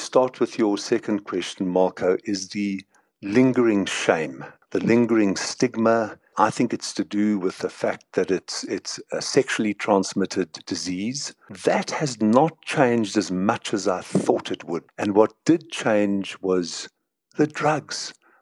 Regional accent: South Africa; I'm an African. I'm a white African. I'm a South African. I'm 68 years old.

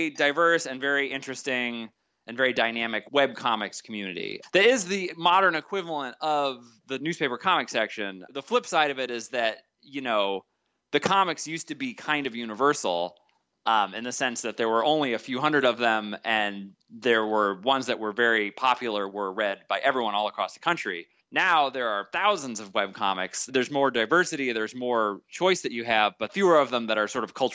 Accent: Buffalo, New York, United States; It's like I grew up in Buffalo, and there were some comics that ran in the Courier Express, and there were some that ran in the Buffalo News.

